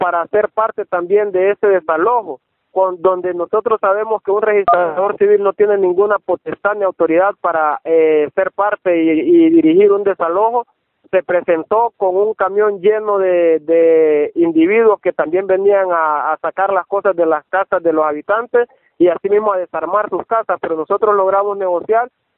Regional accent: Honduras; como población hondureña. Pues entonces, en este momento, la juez, las autoridades de acá de Tela

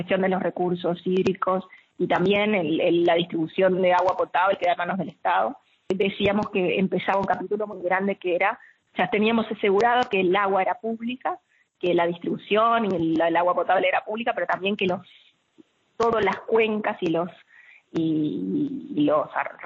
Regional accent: Uruguay; Como uruguayos colocamos en la Constitución de la República

